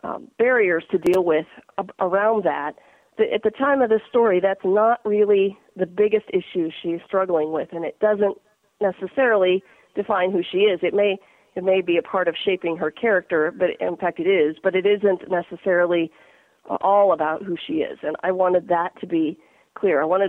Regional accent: Ohio, United States; Well, I grew up in Northeast Ohio, actually in rural county, Carroll County, and I grew up since the age of three, having been blind, and grew up on a farm and riding horses

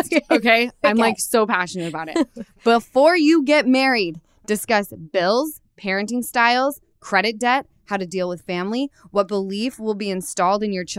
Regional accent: Utah, United States; I tell any youngster when they're like, it's time, because I come from Utah. Everyone's married 6 kids deep at my age.

